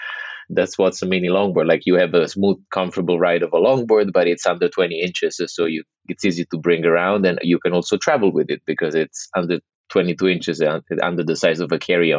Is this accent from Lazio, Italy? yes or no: yes; Rome, Lazio, Italy; I was born and raised there. I grew up in Rome. I went to school. All my old time friends are, you know, still based in Italy.